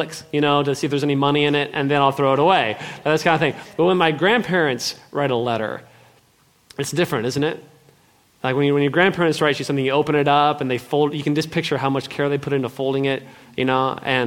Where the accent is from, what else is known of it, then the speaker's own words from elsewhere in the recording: Kansas City, Missouri, United States; now in Los Angeles, United States; If you're not from L.A., like I'm from Kansas City, anybody from the Midwest, anybody transplants, a few people?